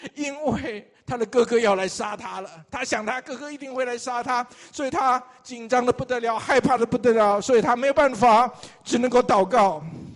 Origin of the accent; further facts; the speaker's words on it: Taiwan; 我是从台湾来的